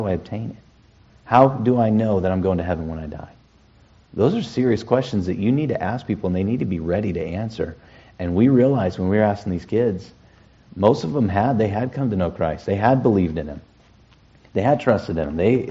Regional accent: United States; I've been on plane rides between here and Washington, my hometown

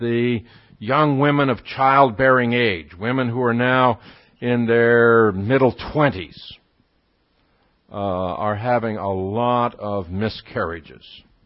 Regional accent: United States; looked at me and he said, "You're an American, aren't you?" I said, "Yes, I am."

